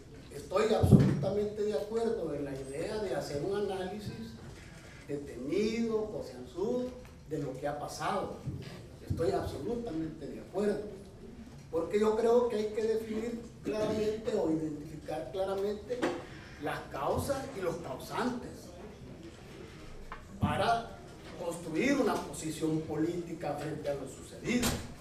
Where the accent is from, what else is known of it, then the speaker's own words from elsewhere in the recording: El Salvador; vengo de El Salvador